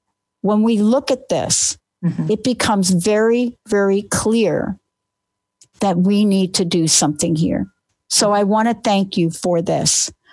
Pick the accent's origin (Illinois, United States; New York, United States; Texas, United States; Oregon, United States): New York, United States; also born or lived in New Jersey; now in Washington State, United States; I live in Washington State. I grew up in New York and New Jersey.